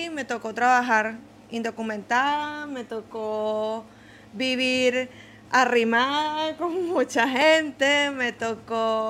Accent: Venezuela; moved away as an adult; now in United States; Yo vengo de Venezuela, migré por asilo político.

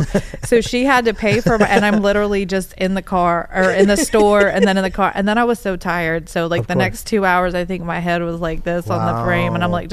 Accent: Virginia Beach, Virginia, United States; I'm from Virginia Beach.

